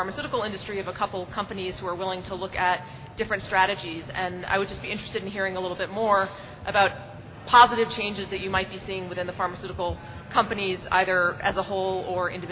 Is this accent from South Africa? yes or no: no; United States; from the United States.